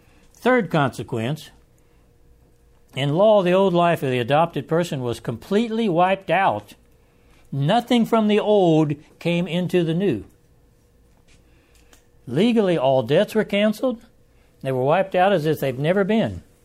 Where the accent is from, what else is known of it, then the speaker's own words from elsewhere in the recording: Midwest, United States; I grew up in the Midwest, and I had not heard adult males calling their father daddy until I got to the South.